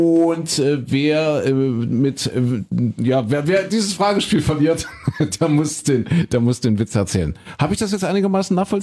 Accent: Germany; ich bin ja ein Kind der DDR, da wurde im Flugzeug noch geraucht.

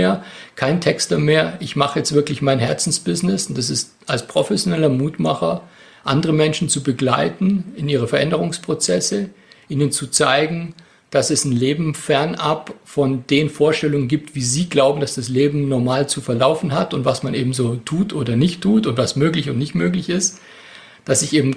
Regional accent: Kempten, Bavaria, Germany; ich komme nämlich aus Kempten im Allgäu. Wir sind ungefähr 600 Kilometer voneinander entfernt.

